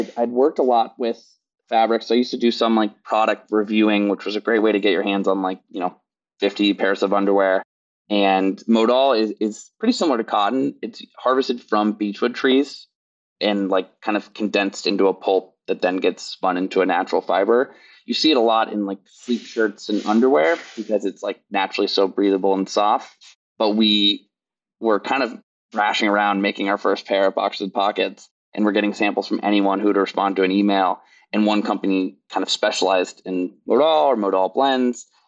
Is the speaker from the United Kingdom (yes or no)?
no; Kansas City, United States; And I grew up in Kansas City.